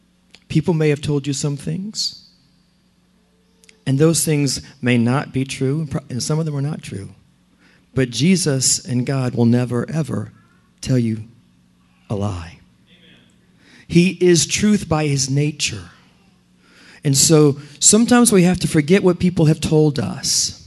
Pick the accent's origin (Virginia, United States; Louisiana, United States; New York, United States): Louisiana, United States; New Orleans; I'm from New Orleans, and Loida and Sarah were just there, and thank you for posting pictures of my wonderful home. I love seeing home. But we're surrounded by water.